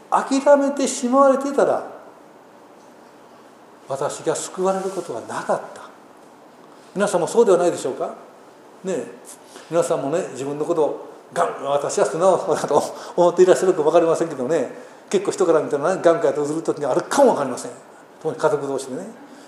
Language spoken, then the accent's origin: Japanese; Kobe, Hyogo, Japan; 印象深い田舎にですね、生まれ育ちましたね。名前だけ神戸市まだそれだそうでもいいんですけどね、ですね、もうしかもそのキリスト教とは縁もゆかりもない生活を送っていました。